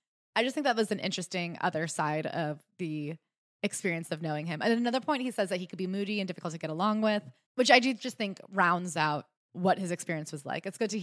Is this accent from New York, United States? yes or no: no; Durham, North Carolina, United States; at the Duke Diet and Fitness Center in my hometown of Durham.